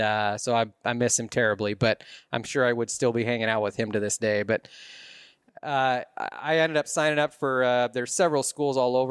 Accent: Rochester, Washington, United States; Born and raised in Rochester, Washington. Never thought I would continue to live here, and here I be.

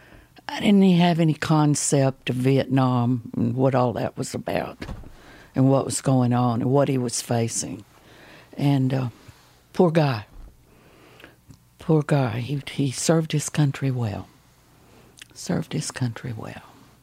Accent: Baytown, Texas, United States; I was raised over in Baytown, Texas. I graduated from Robert E. Lee High School.

